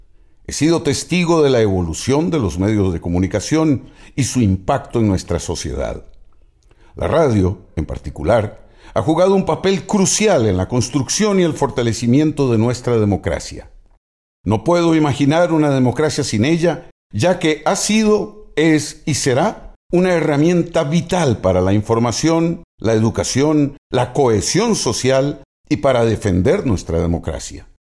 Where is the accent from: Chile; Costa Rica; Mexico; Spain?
Costa Rica; pero sobre todo como costarricense